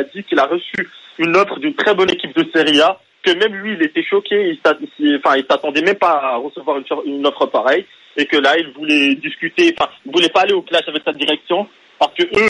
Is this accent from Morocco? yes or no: yes; Morocco; moved away as an adult; now in France; je suis marocain d'origine, j'ai vécu au Maroc jusqu'à l'âge de mes 18 ans. Et ça fait que 5 ans que je suis en France.